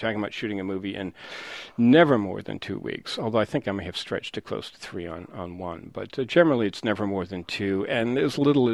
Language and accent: English; New Hampshire, United States; Well, I'm from New Hampshire, where... where if people have any kind of foreign extraction at all, they can't pronounce their own names.